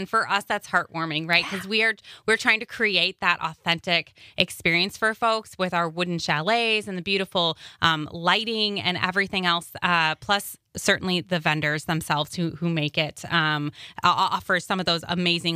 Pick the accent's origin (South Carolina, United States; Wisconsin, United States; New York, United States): Wisconsin, United States; Manitowoc; I'm from Manitowoc, so we pronounce it Berenstein's.